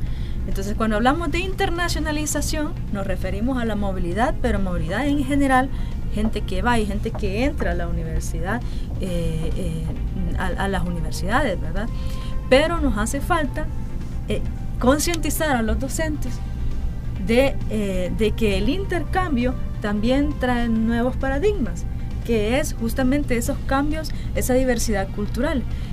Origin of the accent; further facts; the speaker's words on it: El Salvador; Vamos y esperamos, nosotros como salvadoreños, esperamos que el profesor nos diga qué vamos a leer